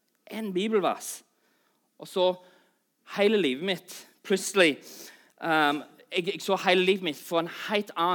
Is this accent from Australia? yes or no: yes; Australia; Og 6 år senere, mens kompisene mine er hjemme i Australia, sant, de hadde fått seg jobb, kjøpt seg hus, begynner å etablere seg i livet.